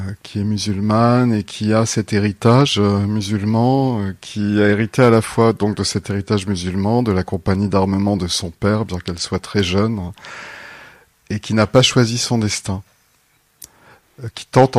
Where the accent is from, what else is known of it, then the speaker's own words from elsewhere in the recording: France; born there; also born or lived in Kuala Lumpur; Alors je suis né en France.